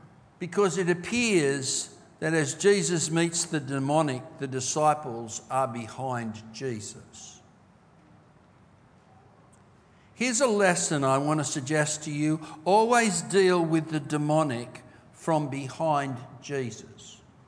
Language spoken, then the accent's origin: English; Australia; as an Aussie